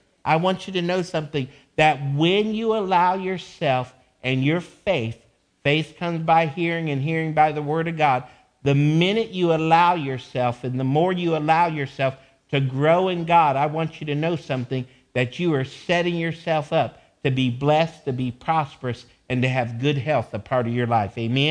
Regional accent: United States; I'm a proud American. I love my American citizenship, and I love our American freedoms.

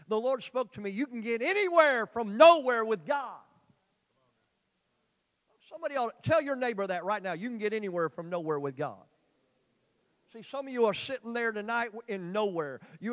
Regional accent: United States; You know, they know we're from America, okay, pretty well. Especially when we talk. We don't, you know, I don't talk like I'm from England or Germany.

